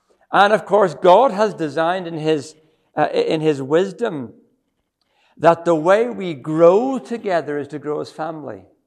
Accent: Ethiopia; I grew up in Ethiopia. And Ethiopia is a naturally community culture.

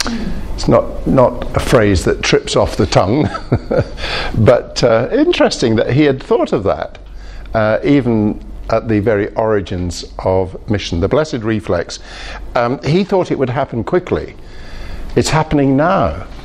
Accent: Scotland, United Kingdom; also born or lived in India; I was born in India. I was brought up in Scotland. I've got English parents. And I've lived in a few places around the world over the years.

